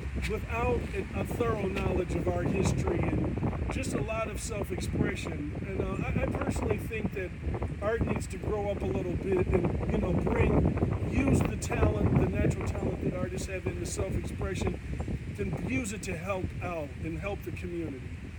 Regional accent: Chicago, Illinois, United States; I mean, the city, but I also, I'm a Chicagoan as well

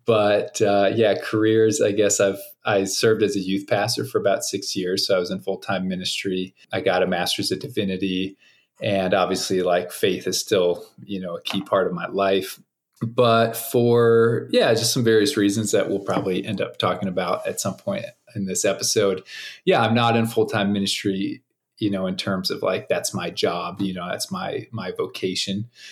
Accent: North Carolina, United States; born there; now in Grand Junction, United States; And I was born in North Carolina, if anybody cares about that. But, you know, I don't have a whole lot of ties there. I'm 35 now.

